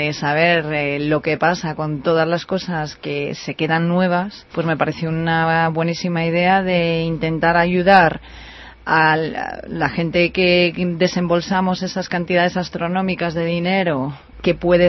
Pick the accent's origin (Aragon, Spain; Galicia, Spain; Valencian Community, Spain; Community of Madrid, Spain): Community of Madrid, Spain; Parla; En Parla porque yo soy de Parla